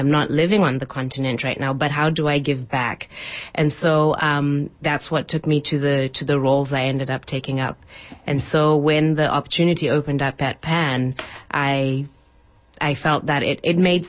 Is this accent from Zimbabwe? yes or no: yes; Zimbabwe; now in United States; So I grew up in Zimbabwe, and coming to the U.S., I was just supposed to stay for a little bit, complete school, and go home. But different circumstances caused me to stay here.